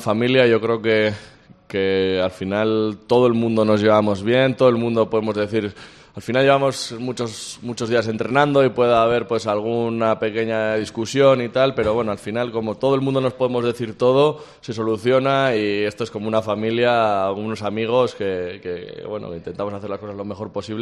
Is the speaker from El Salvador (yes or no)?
no; Valencia, Valencian Community, Spain; now in Pamplona, Spain; Vengo de Valencia, que es una ciudad muy buena, que tampoco es una ciudad tan grande como Madrid o Barcelona